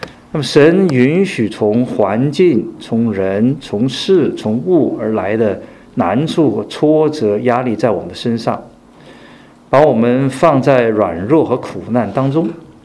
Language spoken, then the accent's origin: Chinese; China; 特别是我们中国人从小受的教育呢，就是人定胜天，以为靠自己的能力就能够应对难题